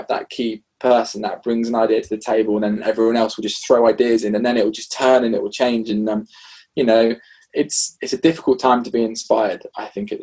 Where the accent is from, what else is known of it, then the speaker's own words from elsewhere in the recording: United Kingdom; and I remember being really British and being on the microphone.